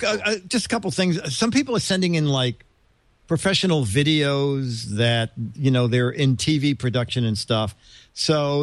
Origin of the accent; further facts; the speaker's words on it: Hershey, Pennsylvania, United States; I'm a magician from Hershey, PA.